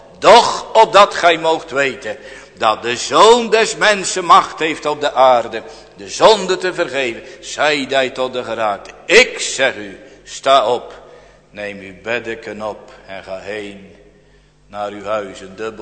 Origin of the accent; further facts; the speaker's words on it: Strijensas, South Holland, Netherlands; born there; aan de plaats mijner geboorte waar ik vandaan kom, een klein dorp, Strijensas in de Hoekse Waard gelegen.